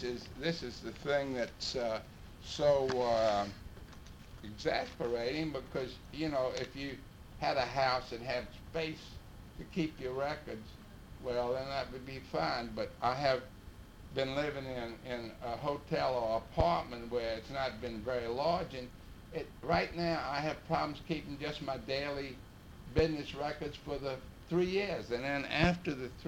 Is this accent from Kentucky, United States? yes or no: no; Houston, Texas, United States; Now, like when I was born in Houston. I lived virtually downtown a good bit of my life.